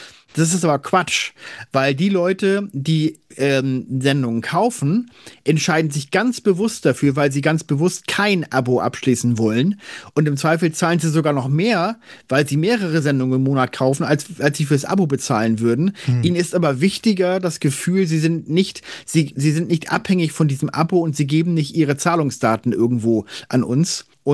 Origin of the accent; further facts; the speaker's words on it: Hamburg, Germany; die mich natürlich an Scheiß interessiert als Hamburger